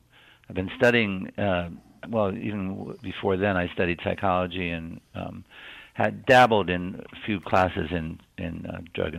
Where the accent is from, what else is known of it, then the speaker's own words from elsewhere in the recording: Pennsylvania, United States; Sure. I'm from Pennsylvania